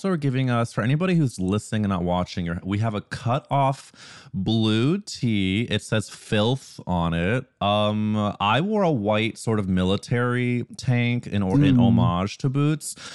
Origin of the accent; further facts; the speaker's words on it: Missouri, United States; So I'm from Missouri originally.